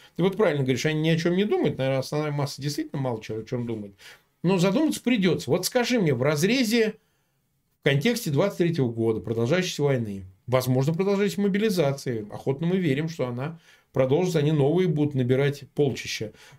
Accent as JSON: {"language": "Russian", "town": "Samara", "region": "Samara Oblast", "country": "Russia", "tie": "born or raised there", "said": "я сам родом из Самары"}